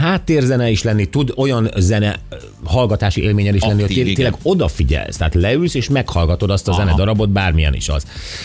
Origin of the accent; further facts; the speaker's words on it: Budapest, Hungary; now in Győr, Hungary; én pesti vagyok, ott nőttem fel, de most vidéken élek